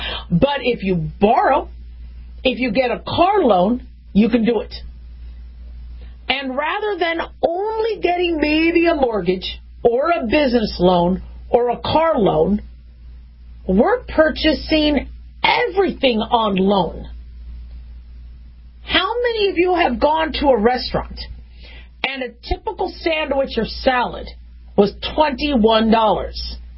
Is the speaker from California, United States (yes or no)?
yes; California, United States; born there; But, I was born in California, so as far as I'm concerned, I'm still part Californian.